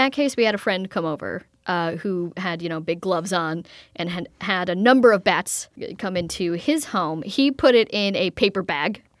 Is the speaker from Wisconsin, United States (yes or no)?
yes; Wisconsin, United States; So I have actually had a number of bat encounters because I am from Wisconsin, and like many of us have had bats in my home.